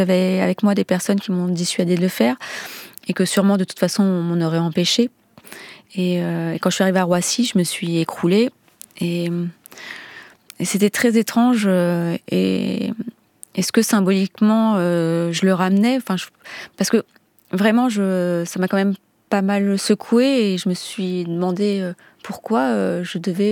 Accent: Djibouti; Et c'est vrai que quand j'étais enfant à Djibouti

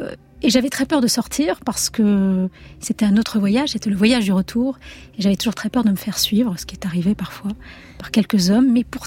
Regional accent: Algeria; accent: Algerian; now in France; comme lorsque je suis arrivée en France en perdant mon accent algérien.

